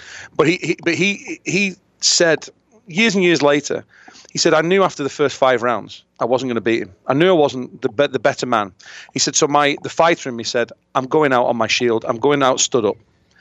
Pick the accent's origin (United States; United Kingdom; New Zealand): United Kingdom; being British, I like Anthony Joshua.